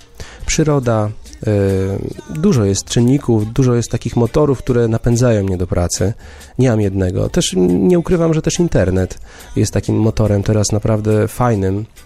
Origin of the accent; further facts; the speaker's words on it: Białystok, Podlaskie Voivodeship, Poland; now in Warsaw, Poland; bo jestem akurat z Białegostoku i czuję się białostoczaninem, mimo że już długo jestem w Warszawie, około 15 lat